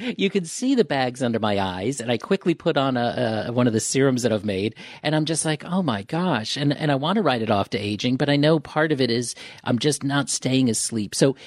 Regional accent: Florida, United States; I'm from Florida. So for us, 67 is when we put heavy jackets on.

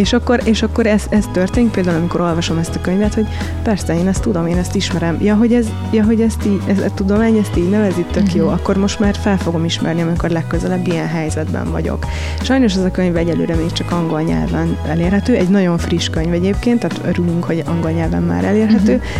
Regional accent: Transylvania, Romania; amik én egyébként erdélyi vagyok

